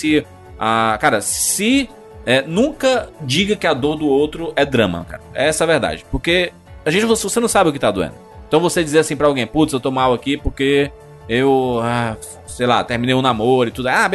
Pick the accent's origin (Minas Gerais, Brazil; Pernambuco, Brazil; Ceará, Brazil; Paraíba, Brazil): Ceará, Brazil; eu sou cearense, né? Aqui no Ceará